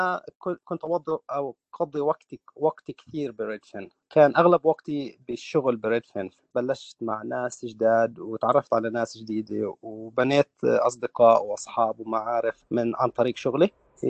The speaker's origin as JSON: {"language": "Arabic", "country": "Palestine", "moved": "yes", "lives_now": "Australia", "said": "اجيت أنا من فلسطين، أنا والعائلة، على أستراليا. الوالد كان سابقنا بثلاث سنين."}